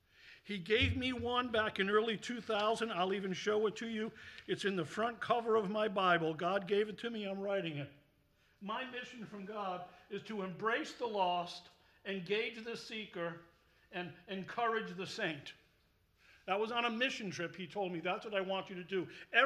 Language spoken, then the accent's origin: English; Providence, Rhode Island, United States; I actually come from Rhode Island. I'm a New Englander. I was born in Providence and married in Canaan land.